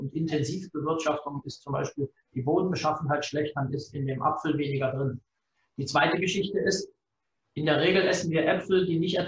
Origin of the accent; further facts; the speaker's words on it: Germany; now in Switzerland; wie man hört, komme ich aus Deutschland, lebe und arbeite aber jetzt seit über 20 Jahren in der Schweiz.